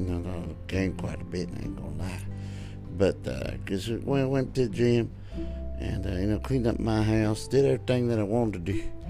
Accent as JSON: {"language": "English", "town": "Waco", "region": "Texas", "country": "United States", "said": "Yeah, I am from Waco. I'm from the Lone Star State and from the greatest state of all time."}